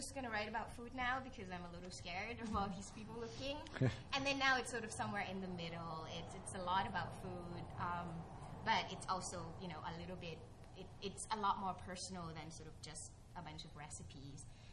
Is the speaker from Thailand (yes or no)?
yes; Thailand; I grew up in Thailand. I went to school elsewhere.